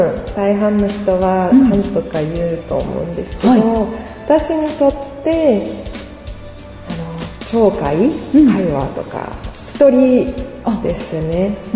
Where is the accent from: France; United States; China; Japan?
France; Montpellier, Occitania; Japanese is a second language; 私は南フランスの出身なんですけど、はい、ちょっと田舎の方ですね。モンペリエっていう街なんですけど、はい、まあ、その街は結構人口が多いですけど、まあ、28万人なんですけど、